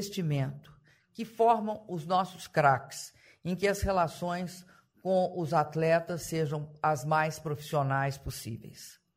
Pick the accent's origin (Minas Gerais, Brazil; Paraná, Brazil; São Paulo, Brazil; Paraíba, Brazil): Minas Gerais, Brazil; Como mineira, vejo com satisfação os dois maiores clubes de futebol de Minas Gerais entrarem nesse grupo.